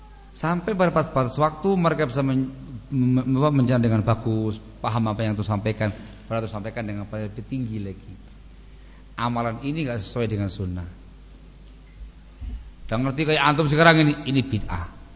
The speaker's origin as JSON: {"language": "Indonesian", "region": "East Java", "country": "Indonesia", "said": "Jawanya antum lemah lembut, tapi mendul mburi. Kalau Jawanya saya, Jawa Timur, mendul ngarep."}